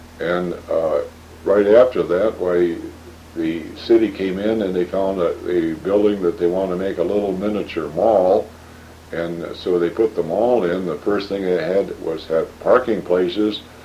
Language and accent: English; Northville, United States; I was brought up a Baptist in Northville, and so I went to the Baptist church until I was about 18 years of age